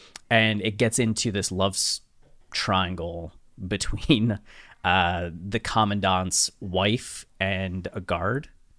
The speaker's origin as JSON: {"language": "English", "town": "Canal Fulton", "region": "Ohio", "country": "United States", "tie": "born or raised there", "lives_now": "Austin, United States", "said": "Like, my hometown of Canal Fulton, Ohio is 5,000 people."}